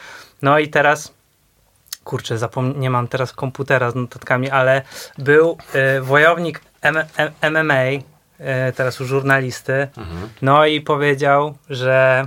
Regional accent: Bydgoszcz, Kuyavian-Pomeranian Voivodeship, Poland; Ja mam bardzo podobnie, jestem z Bydgoszczy i no jest trochę inaczej

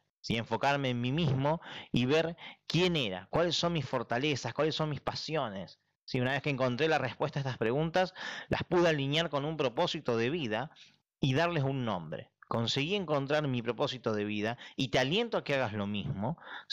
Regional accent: Argentina; ¿sí? Yo tengo 33 años, soy de Argentina

